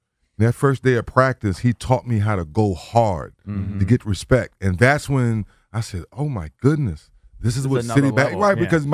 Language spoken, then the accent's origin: English; Hagerstown, Maryland, United States; born there; I was born in Hagerstown, Maryland.